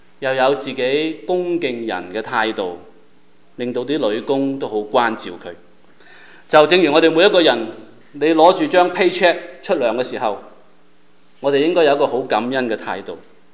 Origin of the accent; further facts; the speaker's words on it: China; 因为我们是中国人，他不能够放胆讲